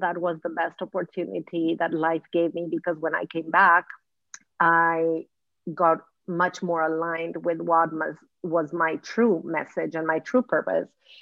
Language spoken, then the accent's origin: English; Argentina; English is a second language; moved away as an adult; I'm not Italian. I'm born and raised in Argentina.